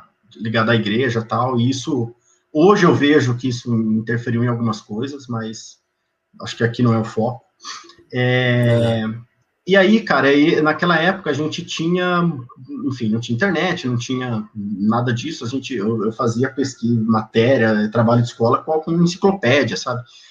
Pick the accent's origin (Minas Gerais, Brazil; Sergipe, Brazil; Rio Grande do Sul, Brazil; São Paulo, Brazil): São Paulo, Brazil; Presidente Prudente; eu sou de Presidente Prudente, interiorzão de São Paulo. É uma cidade que na região ali ela é importante, ela tem 210, 215 mil habitantes, mas é um centro importante regional.